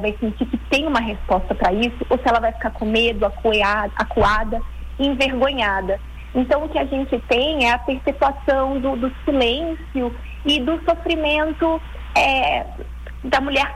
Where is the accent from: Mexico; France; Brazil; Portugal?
Brazil; o nosso clima coletivo enquanto brasileiros